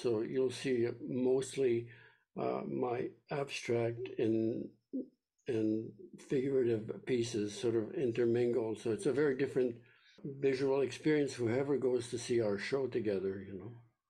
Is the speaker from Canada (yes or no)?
yes; Saint Boniface, Manitoba, Canada; I grew up in St. Boniface, Manitoba, with the Roman Catholic costumes and the vibrant colors the priests wore.